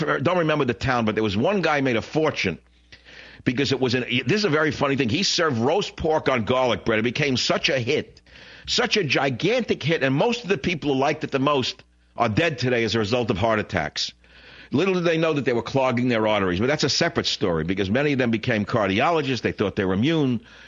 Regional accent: New York, United States; Because I came from New York where, to me, a plant was a lettuce or a tomato.

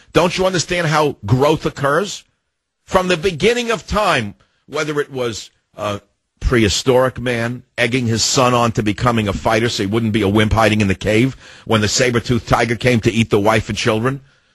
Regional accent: San Francisco, California, United States; KSFO, my hometown of San Francisco.

